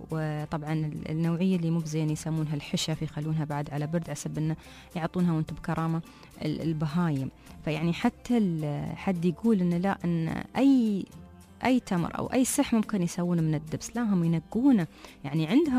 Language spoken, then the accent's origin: Arabic; United Arab Emirates; عندنا في الإمارات